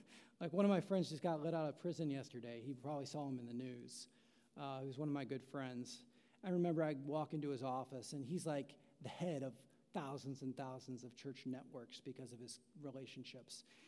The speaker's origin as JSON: {"language": "English", "region": "Iowa", "country": "United States", "tie": "born or raised there", "said": "I'm a small-town Iowa kid. Yeah, I grew up in Iowa City for a while, but then I went to a small town."}